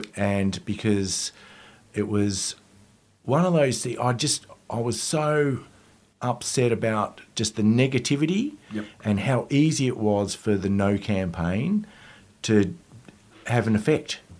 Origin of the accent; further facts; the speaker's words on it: England, United Kingdom; moved away; You know, I'm a whitey, and I came out from England in 1971.